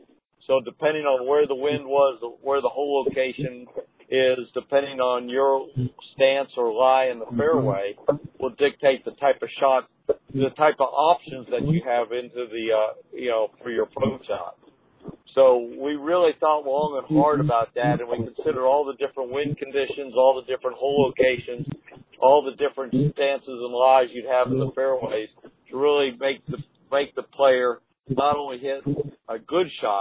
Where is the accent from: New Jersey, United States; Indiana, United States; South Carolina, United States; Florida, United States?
Florida, United States; Tampa; And we built a nice course in my hometown, Tampa. I live just outside of Tampa.